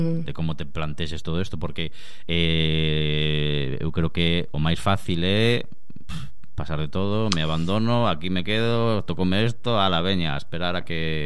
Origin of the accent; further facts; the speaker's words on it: Cuntis, Galicia, Spain; now in A Estrada, Spain; Eu son de Cunti, levo un poquinho vivindo aquí